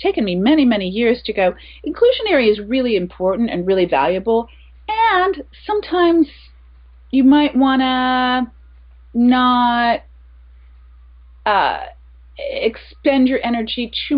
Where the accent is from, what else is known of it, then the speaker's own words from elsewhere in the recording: Indianapolis, Indiana, United States; also born or lived in Chicago; Well, I was born in Hendricks County, Indiana, and raised in Indianapolis, Indiana.